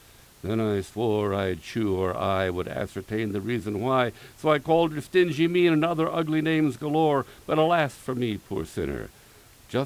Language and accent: English; Nevada City, California, United States; In Nevada City, my hometown, immured, perhaps mired, in the foothills of the majestic Sierra Nevada here in California.